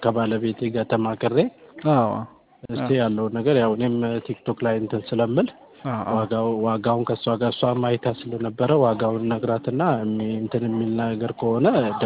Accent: Asosa, Benishangul-Gumuz, Ethiopia; እኔ አሶሳ ነው።

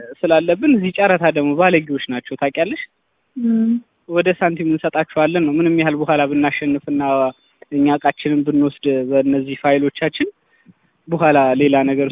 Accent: Dessie, Amhara, Ethiopia; እኔ ደሴ ነው ቤት የደሴ ልጅ ነኝ

